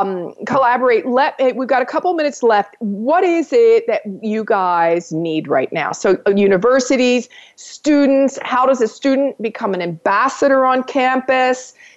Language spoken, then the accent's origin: English; Philadelphia, Pennsylvania, United States; born there; Well, first of all, I was born in Philadelphia